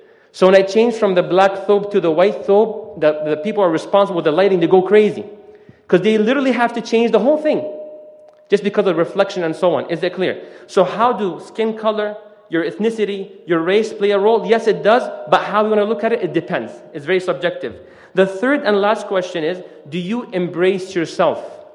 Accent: Canada; Or in English, A, okay, or Canadian, because I come from Canada, sah?

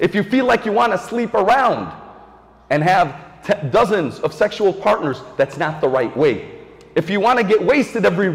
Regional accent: United States; I mean, I'm an American, we're Americans

